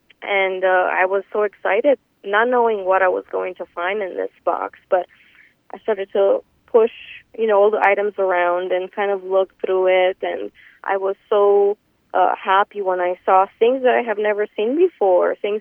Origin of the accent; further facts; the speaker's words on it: Romania; I am originally from Romania.